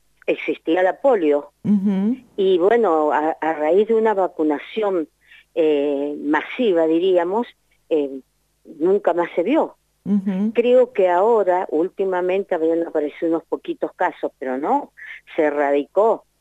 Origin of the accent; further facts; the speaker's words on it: Dorrego, Mendoza, Argentina; Sí, en Guaymallén porque somos de Dorrego nosotros.